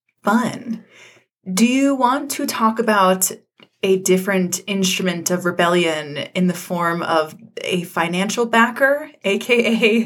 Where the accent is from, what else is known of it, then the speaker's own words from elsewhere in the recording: Georgia, United States; I grew up in Georgia. I don't know if you are familiar with this, but gals in the South kind of hit 13 and get religious.